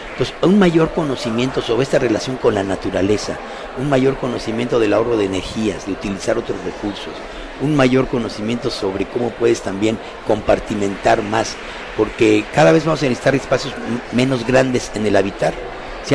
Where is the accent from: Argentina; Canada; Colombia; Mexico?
Mexico; Mexico City; y eso que vengo de la Ciudad de México, no me puedo asustar